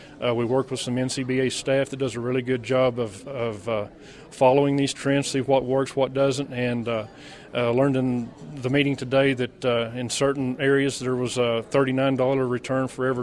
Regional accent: Ninnekah, Oklahoma, United States; Okay, I'm from Nenecaw, Oklahoma. I'm actually a dairy, cow-calf, and stocker operation. I've been there all my life. I'm third generation family that's on the same farm.

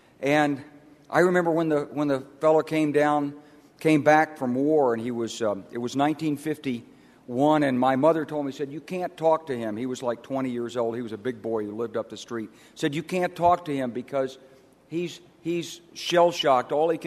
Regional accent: Little Rock, Arkansas, United States; I grew up in Little Rock, Arkansas. I was 5 years old when the Korean War started

